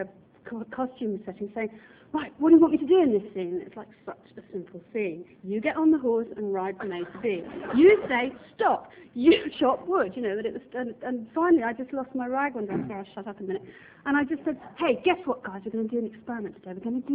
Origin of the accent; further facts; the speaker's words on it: United Kingdom; as a British director, it is absolutely terrifying